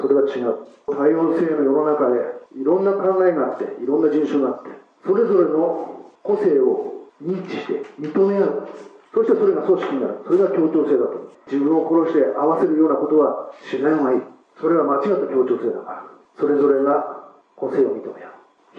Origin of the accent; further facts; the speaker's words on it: Mito, Ibaraki, Japan; 茨城県水戸市には、私の地元には県民図書館っていう大きな図書館があります。